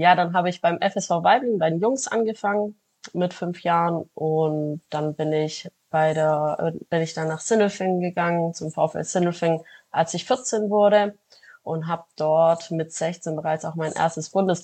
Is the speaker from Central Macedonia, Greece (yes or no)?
no; Komotini, Eastern Macedonia and Thrace, Greece; Ich komme aus Sedes und Komotini.